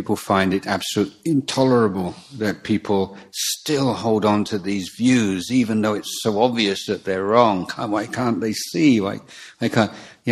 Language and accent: English; England, United Kingdom; You know, this is my frustration in growing up in England or something